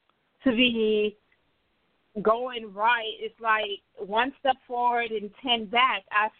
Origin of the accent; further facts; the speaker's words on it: Spanish Town, Saint Catherine, Jamaica; born there; I was born in Spanish Town, Jamaica.